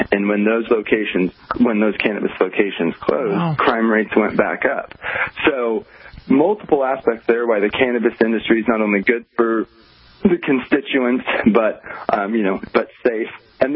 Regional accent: Oklahoma, United States; now in Los Angeles, United States; coming from the Midwest, where I'm from Oklahoma, I've never seen it like the levels we have in Los Angeles.

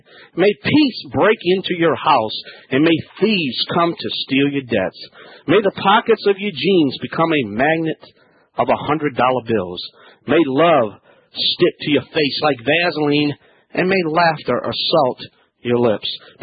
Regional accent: Louisiana, United States

